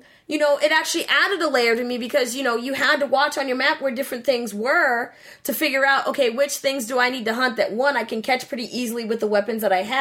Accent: Boston, Massachusetts, United States; It's not even about it being in Boston, although, you know, I got to represent Boston. For my hometown.

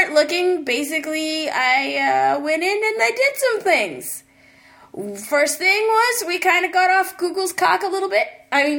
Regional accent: New England, United States; I grew up in the New England area and should be used to snow and things like that, but I've gotten used to not getting 2 feet of snow.

